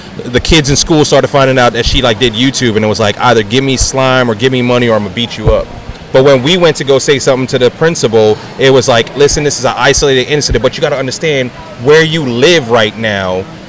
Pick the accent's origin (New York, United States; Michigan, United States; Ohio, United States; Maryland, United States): New York, United States; you know, I'm originally from New York.